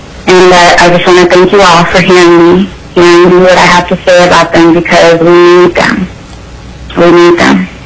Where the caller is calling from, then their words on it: Anchorage, Alaska, United States; I'm calling in from Anchorage.